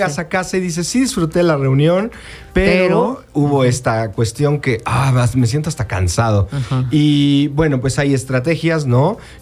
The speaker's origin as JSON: {"language": "Spanish", "region": "Mexico City", "country": "Mexico", "tie": "born or raised there", "said": "yo crecí en la Ciudad de México y muchos años estuve ahí en la escuela, la prepa"}